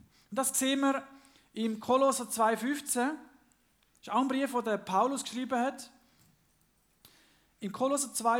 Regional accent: Switzerland; Auch bei uns in der Schweiz, obwohl wir es mega gut haben, wir sind reicher als ein Großteil von der ganzen Welt, selbst die Ärmsten unter uns.

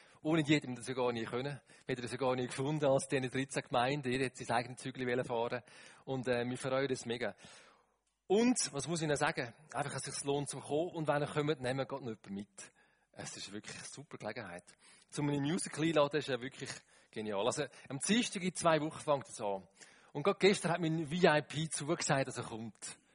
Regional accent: Rüti, Zurich, Switzerland; Ich komme ja von Rütti, Zürich Oberland.

